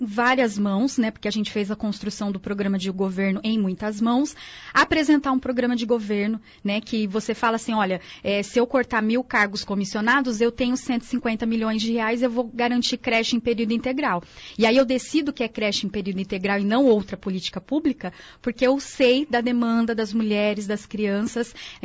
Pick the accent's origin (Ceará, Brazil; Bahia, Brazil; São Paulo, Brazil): São Paulo, Brazil; Campinas; born there; Então, assim, eu nasci em Campinas, eu vivo em Campinas